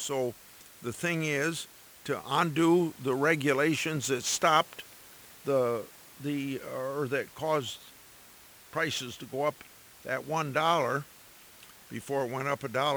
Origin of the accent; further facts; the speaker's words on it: New Hartford, United States; A gas at my hometown filling station was $3.99 in New Hartford.